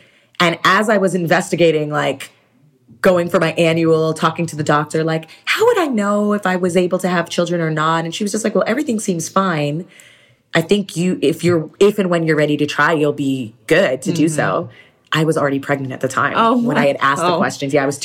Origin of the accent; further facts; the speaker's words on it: Toronto, Ontario, Canada; moved away; also born or lived in New York / Los Angeles / Florida; You know, I'm from Toronto originally. I've been blessed to live in New York, Los Angeles, Florida, just many different places.